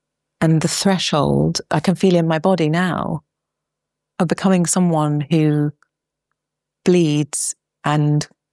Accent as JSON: {"language": "English", "region": "England", "country": "United Kingdom", "said": "I always joke with myself about a cup of tea and being English"}